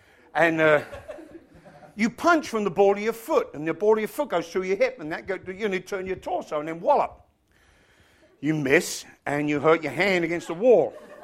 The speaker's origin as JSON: {"language": "English", "country": "United Kingdom", "said": "And I'm British. I'm not an extroverted American."}